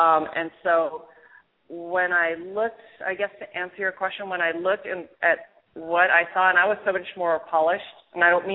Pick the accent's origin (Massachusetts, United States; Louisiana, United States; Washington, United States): Washington, United States; Mercer Island; I was raised on Mercer Island, which is a very, very wealthy community.